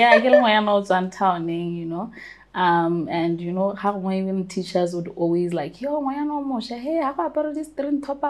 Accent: Marapong, Central District, Botswana; Where am I from? I'm from Marapong. I'm actually Kalanga. Mm. Both my parents are Kalanga

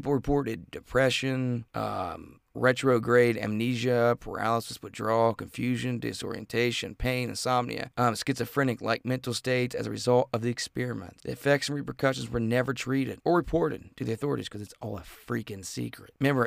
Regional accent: Canada; accent: Canadian; That's all I got from my Canadian accent.

